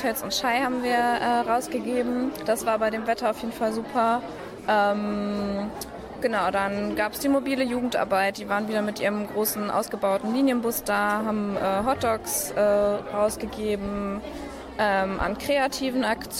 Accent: Mönchengladbach, North Rhine-Westphalia, Germany; Ich komme aus Mönchengladbach.

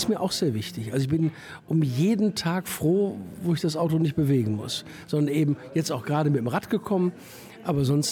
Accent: Duisburg, North Rhine-Westphalia, Germany; Also 47 Jahre, ja, Neudorfer. Also geboren in Huckingen, aber aufgewachsen, also im Krankenhaus, aber dann direkt Neudorf, ja, Neudorf.

